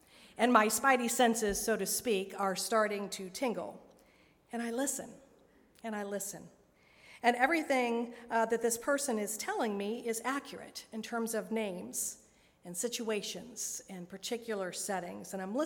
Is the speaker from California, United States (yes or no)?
no; Vandalia, Ohio, United States; I grew up in Vandalia, north of Dayton, in the 80s, and we were known as the Crossroads of America.